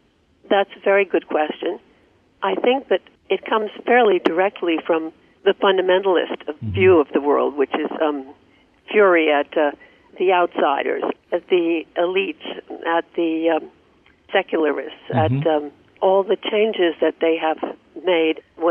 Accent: New York, United States; I'm a New Yorker with an Episcopalian background

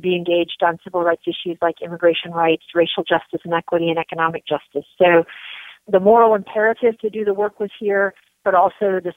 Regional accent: North Carolina, United States; I am a LGBTQ Southerner, and I grew up in North Carolina, so this landscape is very much home to me.

